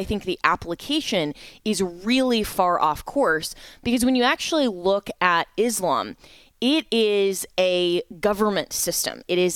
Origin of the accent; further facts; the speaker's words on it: Florida, United States; as my home state, Governor Ron DeSantis, I think very eloquently put it